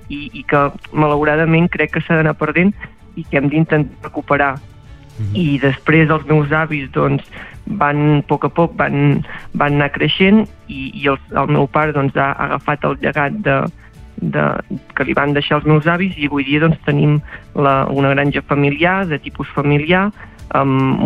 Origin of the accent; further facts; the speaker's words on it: Parlavà, Catalonia, Spain; jo sóc de Parlavà, que és un poble mig al Baix Empordà, tinc 18 anys, a casa tenim vaques de net